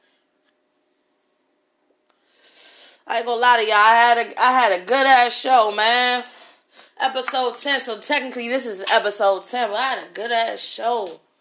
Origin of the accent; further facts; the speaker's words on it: Washington, District of Columbia, United States; I'm in Northwest D.C. Let me be clear. I'm from Uptown. I'm an Uptown baby.